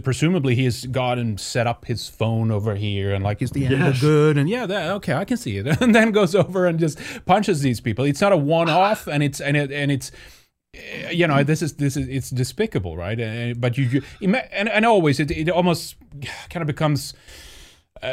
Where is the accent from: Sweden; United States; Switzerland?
Sweden; English is a second language; I wasn't poor growing up in Sweden.